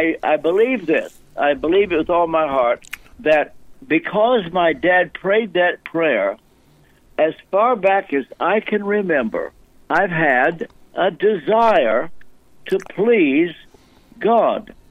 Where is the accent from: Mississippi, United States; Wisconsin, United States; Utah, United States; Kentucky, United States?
Kentucky, United States; Ashland; now in Tennessee; I was brought up in Ashland, Kentucky, but my college was in Tennessee.